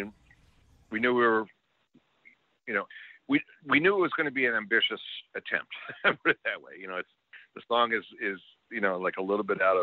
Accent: Philadelphia, Pennsylvania, United States; we're all of us, even, you know, me growing up in Philadelphia, we were all children of FM radio, you know, of the 60s.

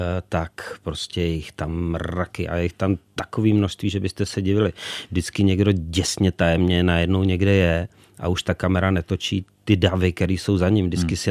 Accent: Ústí nad Labem, Ústí nad Labem Region, Czechia; já jsem měl ještě to štěstí nebo smůlu, že jsem vyrůstal v Ústí nad Labem

